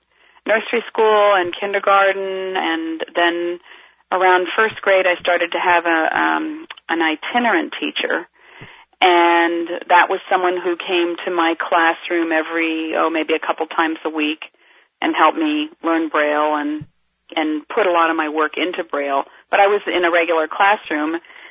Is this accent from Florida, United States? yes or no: yes; Florida, United States; also born or lived in Connecticut; I started in Connecticut until I was 9, and then I moved to Florida, and I've been in Florida most of my life since. I did go away to graduate school in Georgia